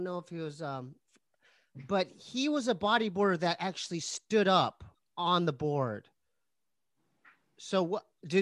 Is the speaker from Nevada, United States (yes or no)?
no; Poway, California, United States